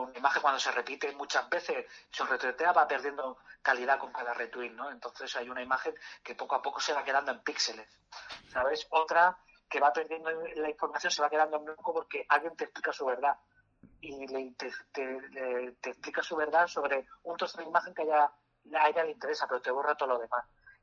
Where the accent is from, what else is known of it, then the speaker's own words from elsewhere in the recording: Girona, Catalonia, Spain; also born or lived in Murcia; Nosotros somos de Murcia, pero hemos vivido toda la vida en Girona.